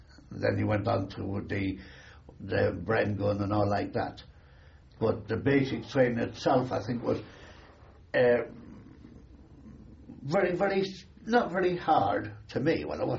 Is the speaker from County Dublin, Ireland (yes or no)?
no; Bray, County Wicklow, Ireland; I was born in Bray, County Wicklow, on the 13th of May, 1920. I went to local schools there. I finished up in the technical college there.